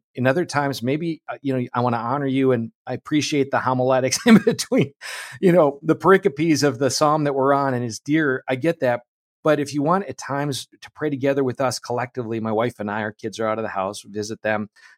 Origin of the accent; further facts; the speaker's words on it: Oshkosh, Wisconsin, United States; So growing up in Oshkosh, Wisconsin, mainly in a family with very devout warrior Catholic parents